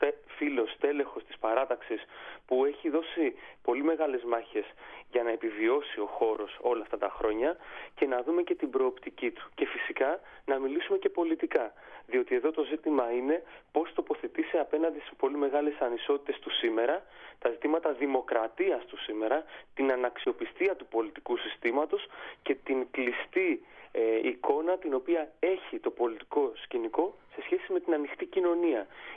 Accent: Nafplio, Peloponnese, Greece; Ξέρετε, στα μέρη μου, στο Ναύπλιο, την πρωτοχρονιά, κλείνουμε και ανοίγουμε το διακόπτη.

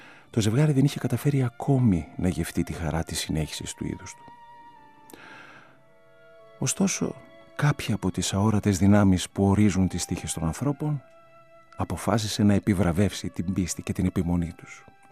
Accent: Larissa, Thessaly, Greece; born there; σας αποκαλύπτω πως γεννήθηκα στη Λάρισα.

